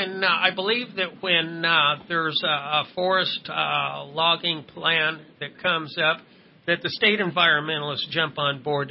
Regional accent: Chico, California, United States; born there; also born or lived in Challenge; Well, actually, I was born in Chico and lived in Challenge. That's where I was a newborn, up around Strawberry Valley and up in there.

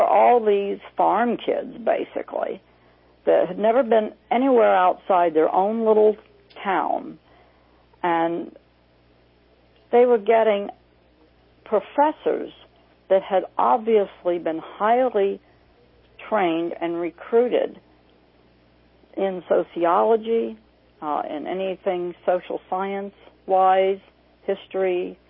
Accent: Washington, District of Columbia, United States; I'm from Washington, D.C., but and that gave me, you know, you live in this part of the country, and especially in this smaller area of the seat of government

